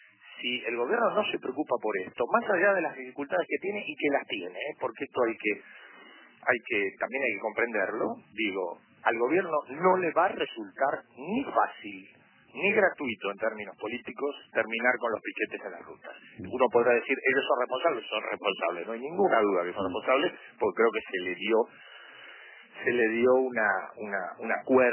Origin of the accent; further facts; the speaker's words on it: Argentina; Pero como somos los argentinos, ¿no?